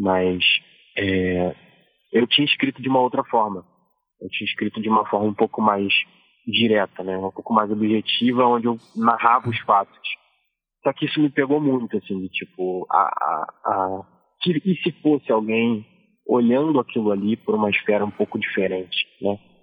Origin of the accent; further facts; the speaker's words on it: Rio de Janeiro, Brazil; eu também sou daqui do Rio de Janeiro, eu também sou de cidade grande, né? Não sou do interior, mas a minha família, por parte de mãe e de pai, vieram aqui para o Rio de Janeiro em busca de melhores oportunidades, né? Parte da família da minha mãe veio da Paraíba